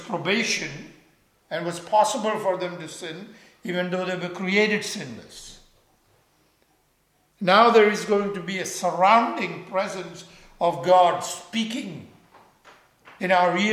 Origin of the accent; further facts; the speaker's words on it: India; moved away; as I grew up in India about animals.